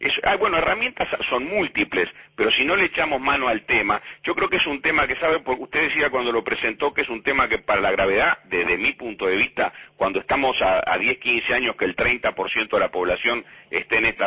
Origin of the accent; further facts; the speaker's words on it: Uruguay; como uruguayo